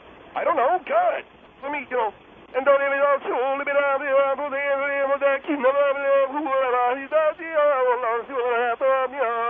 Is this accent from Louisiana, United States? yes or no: no; Bronx, New York, United States; now in Las Vegas, United States; We come from originally from the Bronx, from Las Vegas.